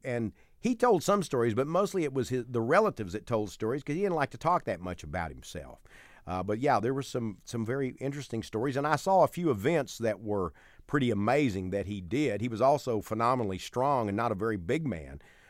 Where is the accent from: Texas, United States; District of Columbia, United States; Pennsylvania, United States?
Texas, United States; Mount Enterprise; also born or lived in Gladewater; So we would go to Gladewater. We lived in Mount Enterprise. I was born in Gladewater, but we lived in a place called Mount Enterprise.